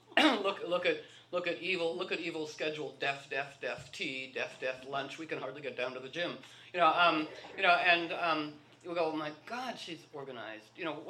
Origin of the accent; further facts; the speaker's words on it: Washington, District of Columbia, United States; even as a little girl with no support for this whatsoever growing up in Washington, D.C.